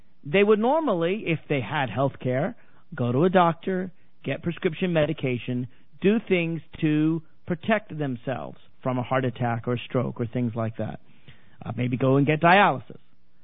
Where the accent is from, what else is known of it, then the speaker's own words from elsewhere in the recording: Nashville, Tennessee, United States; I'm going to be in Nashville for Thanksgiving. In fact, I'm going to be gone all next week. I'll be in my hometown, so I'll be there shortly.